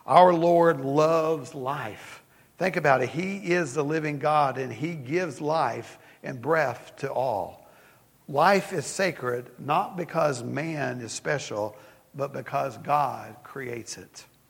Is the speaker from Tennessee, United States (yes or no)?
yes; Tennessee, United States; I read an article today about a pastor in my home state of Tennessee